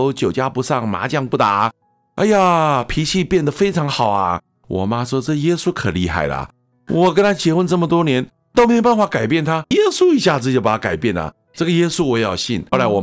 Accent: Taiwan; born there; 在上海长大，到台湾做生意，后来在台湾认识我妈妈，我妈妈是台湾人，所以后来我就生在台湾。母亲是传统的宗教信仰

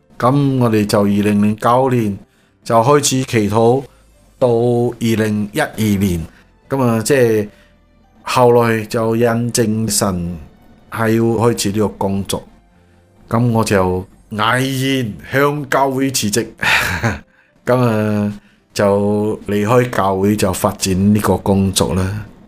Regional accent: China; 呢、这个酒喺我哋中国人入边咧就比较冇咁严重吓

